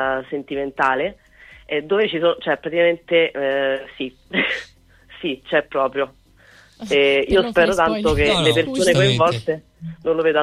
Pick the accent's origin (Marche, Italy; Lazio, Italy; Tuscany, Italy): Lazio, Italy; Arpino; io sono ciociara, sono nata in provincia di Frosinone